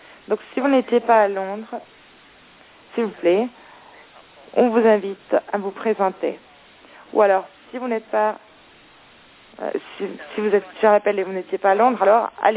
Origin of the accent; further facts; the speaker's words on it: Germany; now in Brussels, Belgium; je travaille pour la Commission européenne. Je suis allemand et à l'heure actuelle, j'habite à Bruxelles.